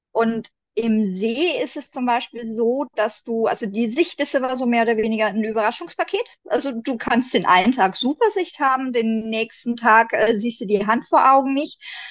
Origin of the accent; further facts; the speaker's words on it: Bavaria, Germany; Also ich komme jetzt aus Oberfranken mehr oder weniger.